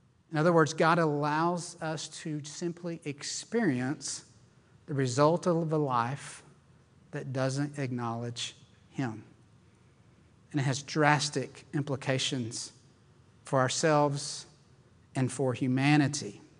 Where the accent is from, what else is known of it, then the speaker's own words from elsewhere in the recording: Arkansas, United States; I'm from Arkansas, and I'm faithful to Walmart.